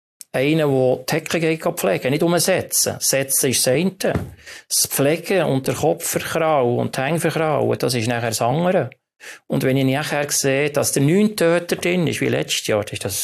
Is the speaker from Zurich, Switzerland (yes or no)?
no; Bern, Switzerland; Das Bernbiet als Berner.